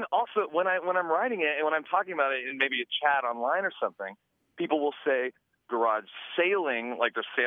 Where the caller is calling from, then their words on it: Crescent City, California, United States; I'm calling from Northern California in Crescent City.